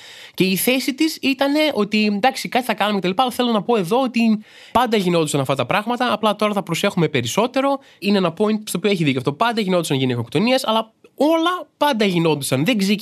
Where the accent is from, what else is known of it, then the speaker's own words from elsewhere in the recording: Greece; για να προσφέρω κι εγώ ως Έλληνας στον τόπο μου.